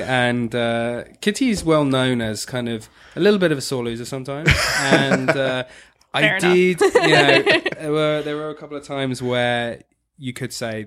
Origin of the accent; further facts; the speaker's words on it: Ireland; now in Estonia; I'm an Irish guy living in Estonia.